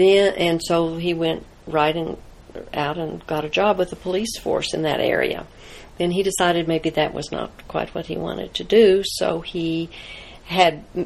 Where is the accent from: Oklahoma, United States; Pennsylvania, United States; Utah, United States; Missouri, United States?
Oklahoma, United States; Norman; I grew up in Norman, Oklahoma, went through the schools there, graduated from the University of Oklahoma in 1961, and came to Jefferson County Schools in Denver to teach.